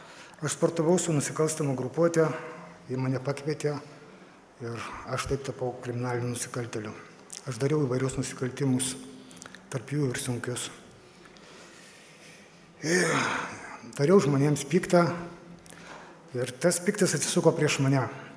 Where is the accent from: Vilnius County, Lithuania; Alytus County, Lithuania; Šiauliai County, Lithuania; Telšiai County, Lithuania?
Alytus County, Lithuania; Alytus; aš esu iš Alytaus. Šiuo metu aš esu reabilitacijos centre. Man 46 metai.